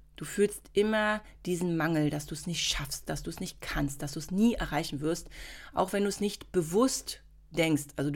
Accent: Berlin, Germany; Und ich bin ja im Osten von Berlin geboren und eben bis zu meinem 8., 9. Lebensjahr auf jeden Fall aufgewachsen.

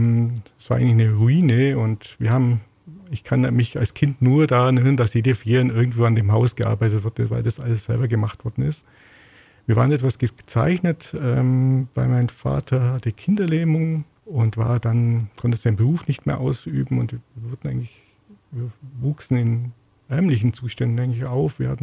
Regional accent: Bavaria, Germany; Ja, ich bin in Emmersage aufgewachsen. Meine Eltern sind kurz vor meiner Geburt von Augsburg nach Emmersage gezogen. Sind also beide Augsburger. Ich habe aber Wurzeln im kleinen Weißertal und im schwäbischen Bereich.

